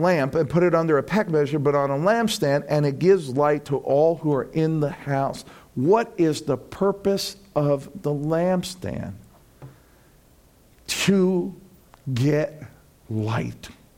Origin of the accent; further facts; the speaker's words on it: New York City, New York, United States; But when we grew up in New York City, we grew up in a 20-story apartment building.